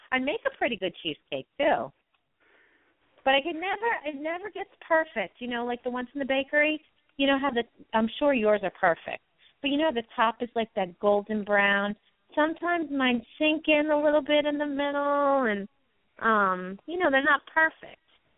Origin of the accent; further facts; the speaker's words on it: New York, United States; I was originally from Long Island, New York.